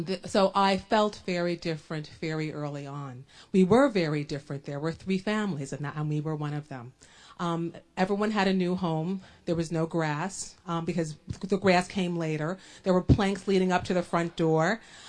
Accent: New Jersey, United States; I was raised in Monmouth County.

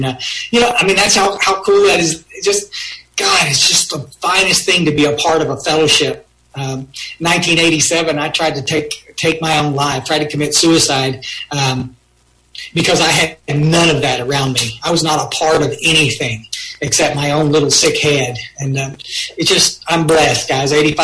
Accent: Texas, United States; Myers and I were raised here in the Hill Country.

